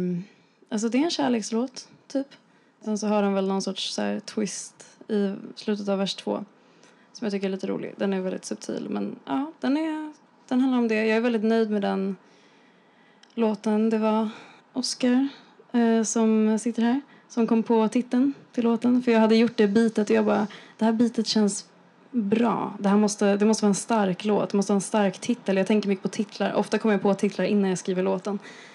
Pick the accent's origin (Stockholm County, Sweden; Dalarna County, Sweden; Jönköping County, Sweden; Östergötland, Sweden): Stockholm County, Sweden; Stockholm; Ja, ibland skäms jag över att jag är från Stockholm.